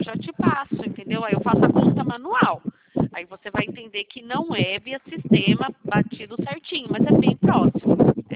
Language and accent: Portuguese; Campinas, São Paulo, Brazil; eu sou aqui da região de Campinas